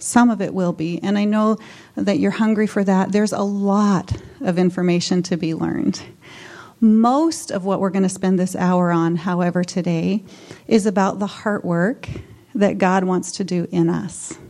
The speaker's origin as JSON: {"language": "English", "town": "Boise", "region": "Idaho", "country": "United States", "said": "So we're from Boise, Idaho, and Mama Yvette and I, we do quite a bit of different types of work there together."}